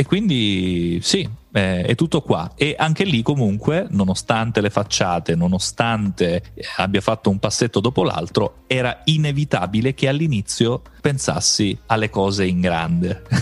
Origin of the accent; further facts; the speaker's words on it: Sicily, Italy; io sono siciliano